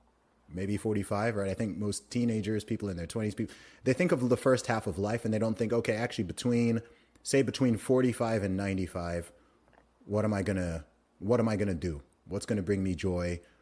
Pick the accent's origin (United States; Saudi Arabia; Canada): Saudi Arabia; we grew up in Saudi Arabia, right? So my parents just left to a complete foreign country.